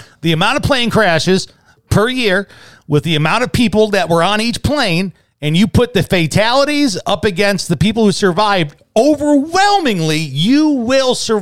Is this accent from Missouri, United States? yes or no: no; Chicago, Illinois, United States; And I literally, when I mean I grew up in Midway Airport, get out your Apple Map or Google Map and have fun and look it up and pinch in. My neighborhood is across the street, a city street.